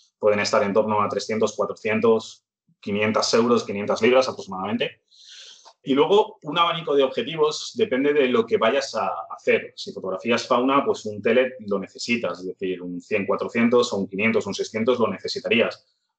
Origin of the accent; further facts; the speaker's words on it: Madrid, Community of Madrid, Spain; now in Edinburgh, United Kingdom; yo resido aquí en Edimburgo, pero yo soy de Madrid.